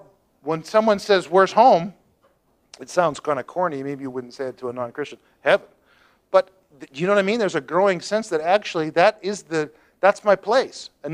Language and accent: English; Texas, United States; born there; moved away as an adult; I was born in the great state of Texas, and you can't be more American than Texan. I grew up in the United States Air Force. That makes you pretty American.